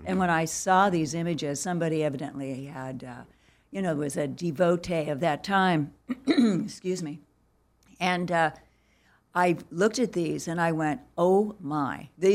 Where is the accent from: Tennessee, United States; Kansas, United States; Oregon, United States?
Oregon, United States; Pendleton; In 2010, the Pendleton Roundup, which is, I'm from Pendleton, Oregon.